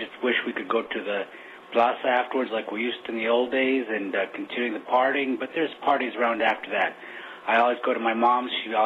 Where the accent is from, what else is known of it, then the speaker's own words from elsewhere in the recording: Santa Fe, New Mexico, United States; I was born and raised in Santa Fe. My family's been there for hundreds of years.